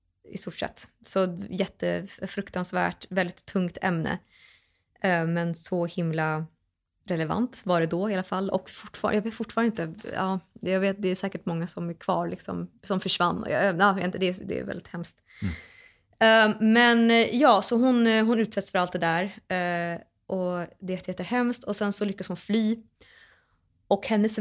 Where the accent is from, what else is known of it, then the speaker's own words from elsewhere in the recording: Sweden; accent: Swedish dialect; Och jag har lite svensk dialekt, så jag gick på så här diction-grejer där